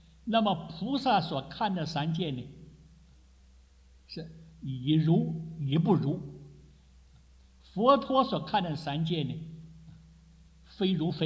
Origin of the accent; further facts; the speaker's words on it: China; 说我们中国人常常讲情理法了